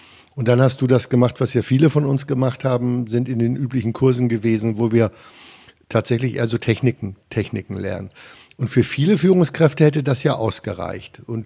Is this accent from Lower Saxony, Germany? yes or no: yes; Lower Saxony, Germany; Ja, ich komme aus dem Weserbergland, also da, wo quasi Niedersachsen anfängt, hügelig zu werden.